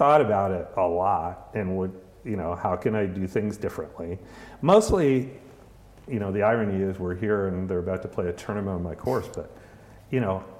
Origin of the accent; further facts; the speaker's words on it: East Coast, United States; I grew up on the East Coast of the States